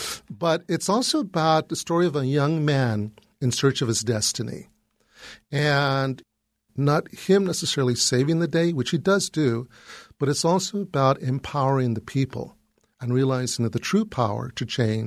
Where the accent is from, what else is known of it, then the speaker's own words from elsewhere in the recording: California, United States; So I grew up in California, and when I grew up, there was music in school.